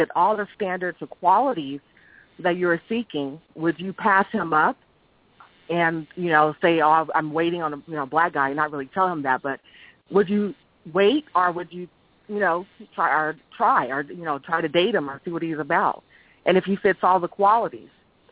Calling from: Rancho Cucamonga, California, United States; I'm calling from Rancho Cucamonga, California.

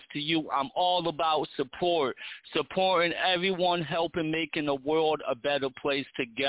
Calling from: New York, United States; I'm calling from New York 518.

